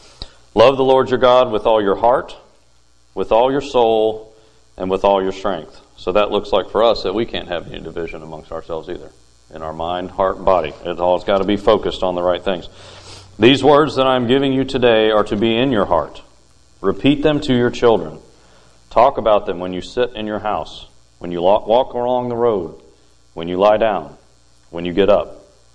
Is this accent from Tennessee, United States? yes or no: yes; Knoxville, Tennessee, United States; born there; now in Nicholasville, United States; I've been called to Nicholasville, Kentucky. I was born in Knoxville. We landed in Nicholasville.